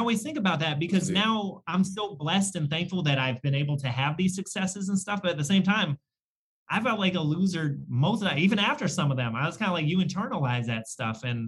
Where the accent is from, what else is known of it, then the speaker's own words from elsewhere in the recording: Ithaca, New York, United States; It's the street I grew up on in Ithaca.